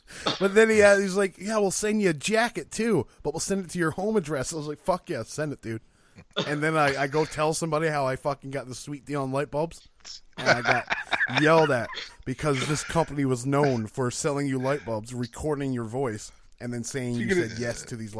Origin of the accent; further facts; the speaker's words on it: Canada; I'm from Canada, sir. We're not good at basketball.